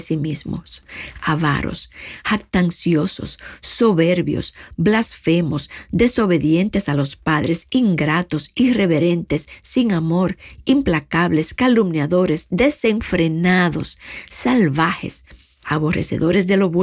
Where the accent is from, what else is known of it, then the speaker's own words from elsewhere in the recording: Dominican Republic; Viven, como dicen en mi país, República Dominicana, como chivos sin ley.